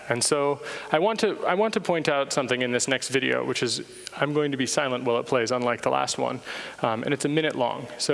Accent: United States; despite the fact that I'm an American, being associated with WikiLeaks is like, well, it's not a good time in America.

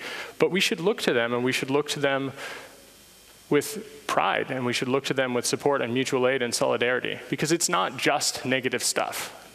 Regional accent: United States; despite the fact that I'm an American, being associated with WikiLeaks is like, well, it's not a good time in America.

